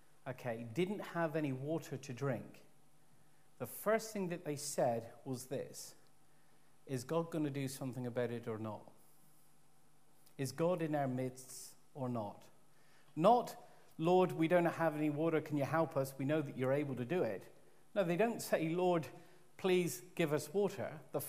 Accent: South West England, United Kingdom; as you are aware, I'm Cornish

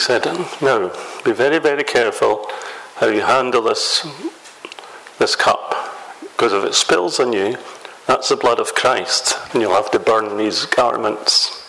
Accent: Musselburgh, Scotland, United Kingdom; As I mentioned this morning, I was brought up in Musselburgh in the Episcopal Church.

